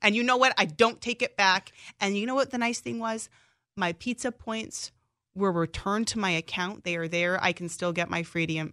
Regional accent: Arizona, United States; also born or lived in Seattle; now in Chicago, United States; well, I was born in Seattle. I grew up in Arizona. So if I'm not a true Chicagoan, it's okay.

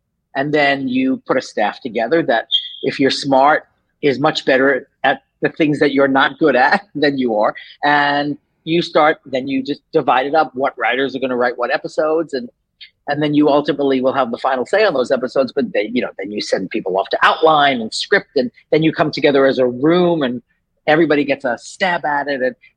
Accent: New York, United States; I'm from New York. So I grew up in New York and wanted to be a playwright.

